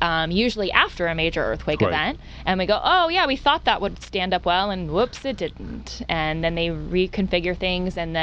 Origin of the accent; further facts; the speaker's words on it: California, United States; I grew up in the Valley. There wasn't an apartment building without a tuck under parking spot.